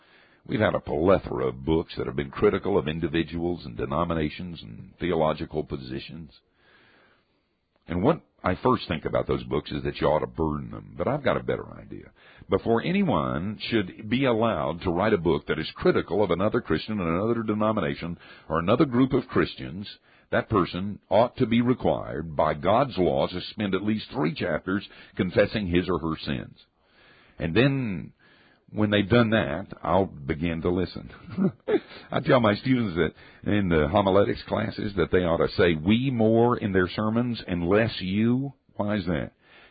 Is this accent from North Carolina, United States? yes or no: yes; Asheville, North Carolina, United States; born or raised there